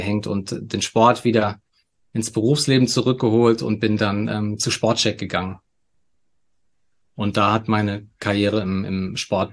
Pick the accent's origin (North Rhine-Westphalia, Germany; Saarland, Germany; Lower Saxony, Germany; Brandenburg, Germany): Saarland, Germany; born there; moved away as an adult; now in Munich, Germany; bin 47 Jahre alt, bin verheiratet, habe 2 Kinder. Geboren bin ich im Saarland, lebe aber jetzt schon seit über 15 Jahren in München.